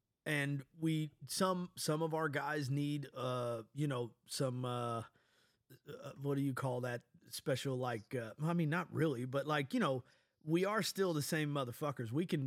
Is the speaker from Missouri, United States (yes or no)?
yes; Missouri, United States; And I'm from Missouri. Oklahoma's right there.